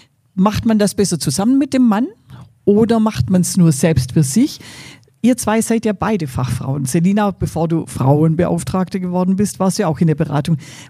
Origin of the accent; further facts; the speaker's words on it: Baden-Württemberg, Germany; Ich als Schwäbin tick da natürlich ganz anders.